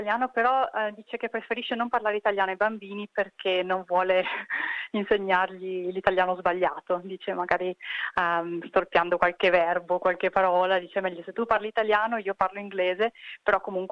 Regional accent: Bassano del Grappa, Veneto, Italy; now in Australia; io sono italiana, vengo da Bassano del Grappa, quindi dal Veneto. Sono qui in Australia da 12 anni

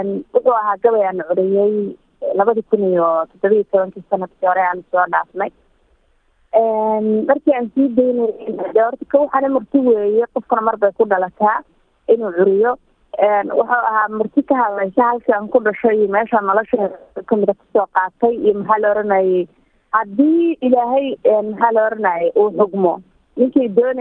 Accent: Harardhere, Mudug, Somalia; born there; walaal aan ka dhashay doonida deegaanka Soomaaliya ee magaalada Hordheer baan ku dhashay

